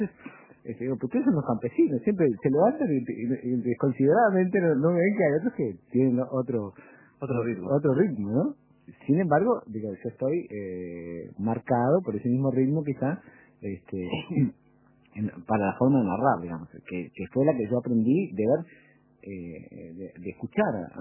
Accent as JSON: {"language": "Spanish", "town": "Mercedes", "region": "Soriano", "country": "Uruguay", "tie": "born or raised there", "said": "nací en Mercedes, así me crié, hasta una etapa muy importante en la vida que es la adolescencia, ¿no? Hasta los 18 años, cuando termina el liceo."}